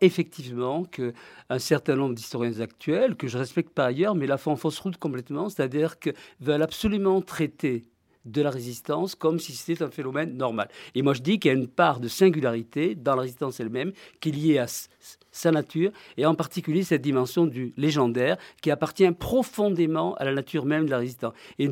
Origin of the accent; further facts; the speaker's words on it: Toulouse, Occitanie, France; j'étais provincial, de Toulouse